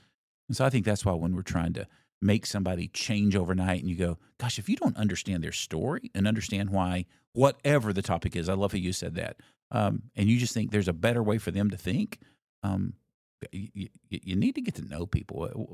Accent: Tennessee, United States; I was raised in East Tennessee, all my dad's family's in Knoxville area.

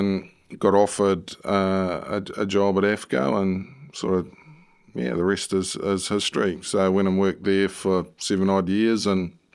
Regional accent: New Zealand; now in United Kingdom; So, as a Kiwi lad, in the UK, it presented huge opportunities.

